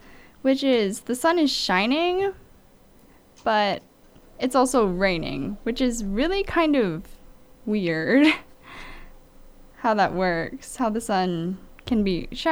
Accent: Hawaii, United States; Since I am born and raised in Hawaii, I will be talking about, with my show, I talk about all things Hawaii.

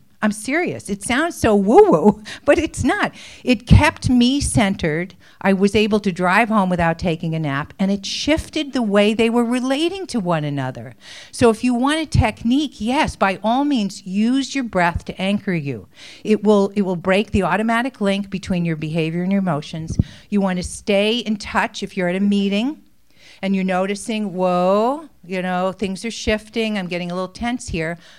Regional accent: New York, United States; You know, I'm from New York originally. We called them do-overs.

